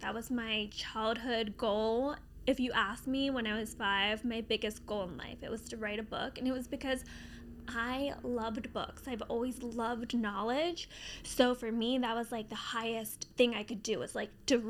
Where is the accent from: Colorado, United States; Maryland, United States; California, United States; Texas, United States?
Maryland, United States; Dundalk; I grew up in Eastwood. Eastwood's my neighborhood. Mm-hmm. It's in Dundalk.